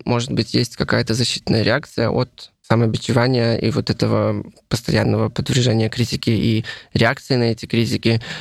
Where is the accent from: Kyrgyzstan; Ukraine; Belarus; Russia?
Belarus; я как белорус чувствую себя немножко еще кем-то.